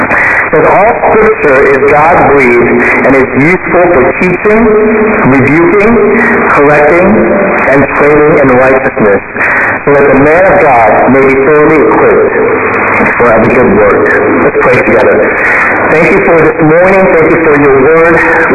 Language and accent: English; Fairfax, Virginia, United States; Okay, I grew up in Fairfax, Virginia. It's close to D.C.